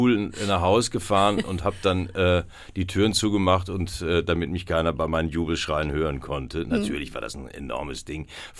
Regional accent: North Rhine-Westphalia, Germany; Ich komme aus dem Ruhrgebiet, das kommt noch dazu.

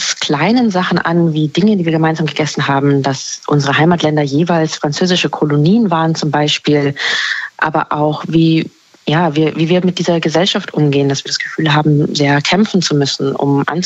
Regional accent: Germany; habe ich mich, glaube ich, selber immer als Deutsche gesehen oder zumindest aus Deutschland kommend. Ich bin ja auch in Deutschland geboren, aber das habe nur ich so gesehen.

